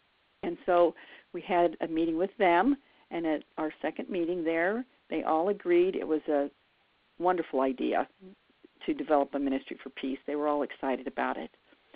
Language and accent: English; United States; here I am an American, you know, asking about making a change in their country.